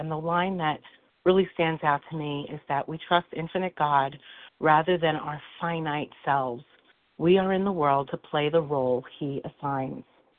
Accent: New York, United States; I'm from Long Island

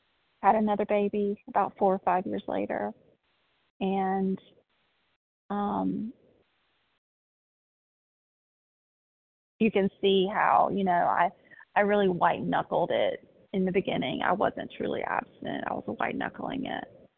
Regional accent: the South, United States; growing up in the South, I was just taught, you know, to be a good, pleasing, and put a smile on my face and respect my elders

